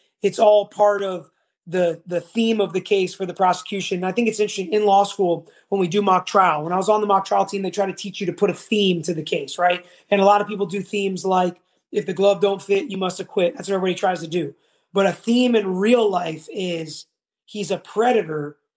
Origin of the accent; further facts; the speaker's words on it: Jamaica; As a Jamaican … is my R&B singer.